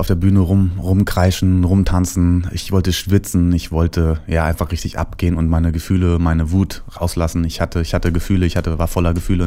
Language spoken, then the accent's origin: German; Hesse, Germany; man ist so der kleine Junge aus Hessen, wo ich herkomme